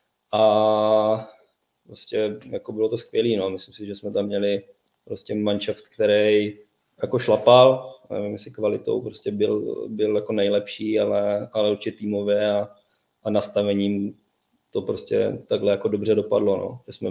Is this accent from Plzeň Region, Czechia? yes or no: no; Brno, South Moravian Region, Czechia; No, nenapadlo, protože jsem Brňák, vždycky jsem byl